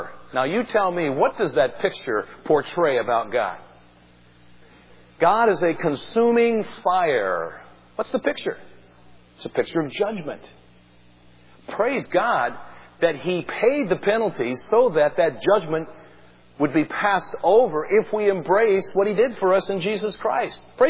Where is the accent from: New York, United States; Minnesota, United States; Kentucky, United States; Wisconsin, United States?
Minnesota, United States; Winona; In 1965, in my hometown, We made national headlines. I can remember watching Walter Cronkite on the CBS Evening News. And there he had a correspondent standing on the dike on the Mississippi River in April of 1965. And this guy declared, Winona, Minnesota, the city that saved itself